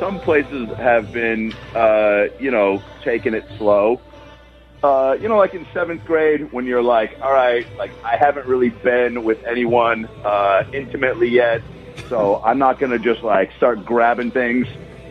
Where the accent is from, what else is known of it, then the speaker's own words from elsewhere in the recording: Shoreline, Washington, United States; this is actually close to where I grew up in Shoreline, Lake Forest Park.